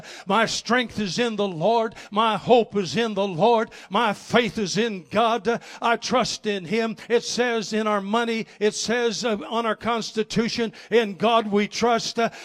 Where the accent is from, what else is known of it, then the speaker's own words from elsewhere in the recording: Canada; now in United States; We moved down from Canada, and if I seem a little different, that's because I wasn't born here.